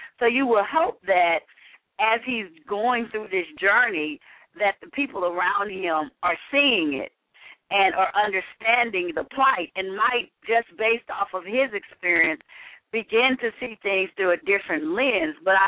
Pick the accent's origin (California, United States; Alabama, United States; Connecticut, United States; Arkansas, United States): Arkansas, United States; Helena; put me back to where I was growing up in Helena, Arkansas, I would have a breakdown.